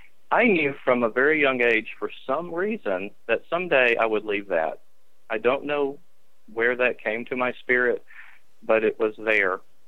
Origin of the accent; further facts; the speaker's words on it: the South, United States; I was raised in the Church of Christ, and there's a lot behind saying that. People in the South, in the Deep South, understand exactly what I mean when I say that, but it's a community. The people that I grew up